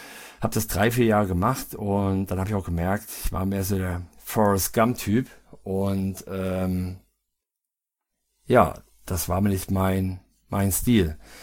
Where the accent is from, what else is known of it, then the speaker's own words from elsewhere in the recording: Naumburg, Hesse, Germany; born there; bin hier aus gebürtig in Naumburg-Eidenstedt, das ist bei Kreis Kassel. Und bin jetzt 44 Jahre